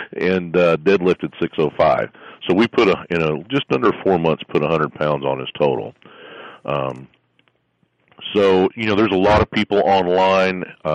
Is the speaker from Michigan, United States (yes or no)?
no; Miami, Florida, United States; also born or lived in Homestead; I'm originally from Florida, Miami, Florida, and I lived in Homestead for a while as well.